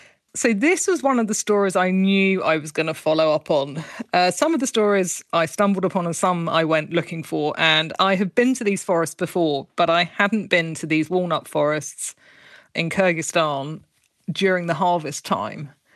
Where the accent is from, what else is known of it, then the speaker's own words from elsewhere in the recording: United Kingdom; well, for me as a British person, it's ginormous.